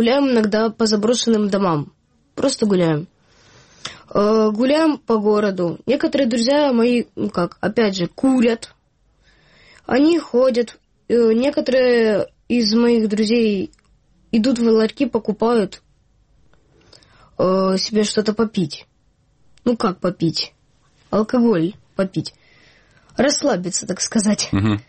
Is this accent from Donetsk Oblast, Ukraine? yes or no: yes; Kramatorsk, Donetsk Oblast, Ukraine; Конечно, это мой родной город.